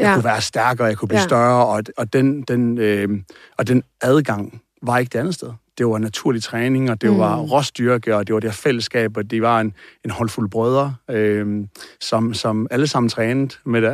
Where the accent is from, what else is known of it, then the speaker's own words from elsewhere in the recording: Aarhus, Central Denmark Region, Denmark; Jeg voksede op i Vejlby Vænge i Aarhus, og er en skræmt lille dreng.